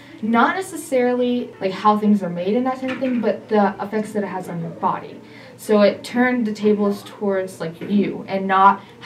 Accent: Orlando, Florida, United States; born there; first language Portuguese; No, so I was actually born in Orlando. My mom came to the United States when she was 18.

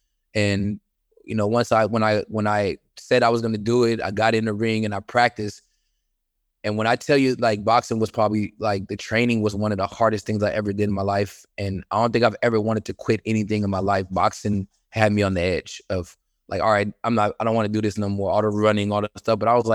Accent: Seattle, Washington, United States; I mean, I would say my whole hood that I grew up, you know, I grew up in Seattle, Washington.

